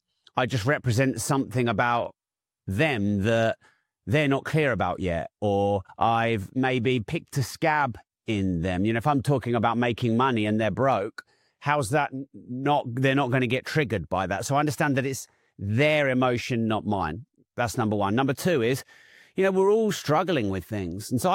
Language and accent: English; Peterborough, East of England, United Kingdom; Peterborough is my hometown, so obviously it's even more.